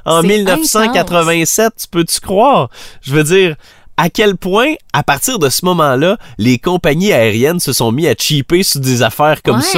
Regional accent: Esprit-Saint, Quebec, Canada; Je sais pas si c'est parce que je viens d'Esprit-Saint

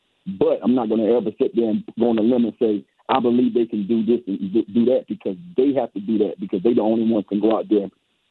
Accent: Missouri, United States; I'm from Missouri, and they have to show me

